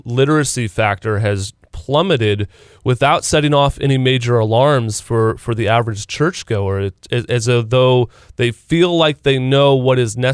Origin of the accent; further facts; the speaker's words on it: Midwest, United States; I grew up in the Midwest and certainly have seen and traveled to the South